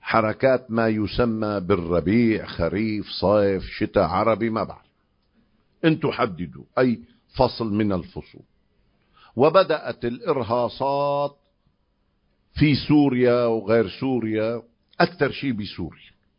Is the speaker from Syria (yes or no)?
no; Lebanon; وفي قرية عندنا بلبنان اللي هي من بلاد الشام